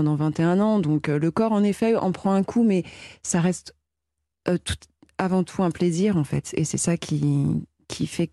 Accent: Guadeloupe, France; je viens des Antilles, donc ils ont choisi l'île, l'archipel de Tobago, qui est magnifique île parce que je viens de la Guadeloupe.

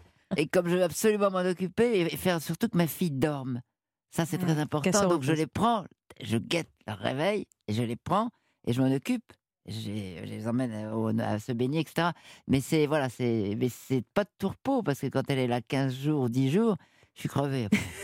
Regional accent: Tourcoing, Hauts-de-France, France; also born or lived in Roubaix; Le Nord, c'est Tourcoing pour moi. Mais je suis née à Roubaix, comme tous les gens de cette époque-là.

